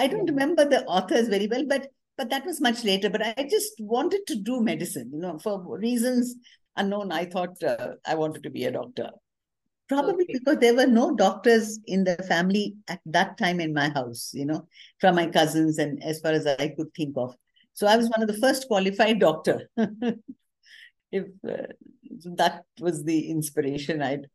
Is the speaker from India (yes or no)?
yes; Delhi, India; I grew up in Delhi mainly because my father had a very prolonged posting in Delhi.